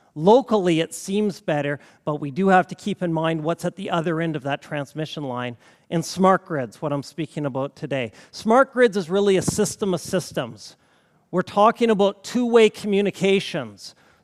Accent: Alberta, Canada; I'm from Alberta, University of Calgary.

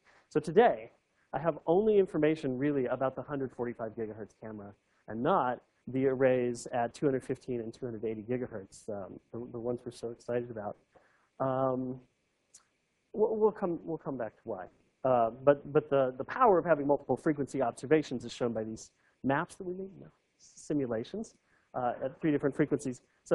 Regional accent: Texas, United States; I'd also like to point out I'm from Texas. I've never seen this before.

